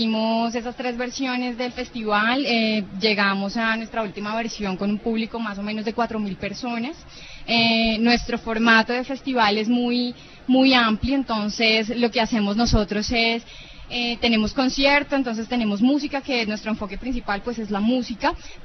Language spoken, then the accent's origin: Spanish; Tabio, Cundinamarca, Colombia; somos de Tenjo, yo soy de Tabio, David es de Tenjo